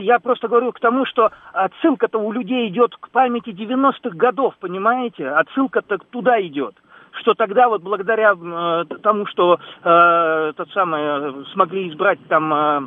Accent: Kazan, Tatarstan, Russia; born there; now in Moscow, Russia; Я сам родился в Казани. Вот, живу в Москве уже много лет

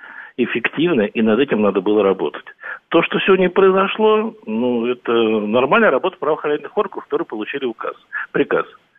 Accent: Moscow, Russia; я сам еще коренной москвич.

